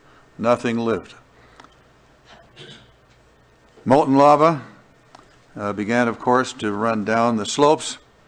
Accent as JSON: {"language": "English", "town": "Portland", "region": "Oregon", "country": "United States", "tie": "born or raised there", "said": "I was a boy growing up in Portland, Oregon, I could see Mount Hood, the tallest peak in Oregon, on a clear day."}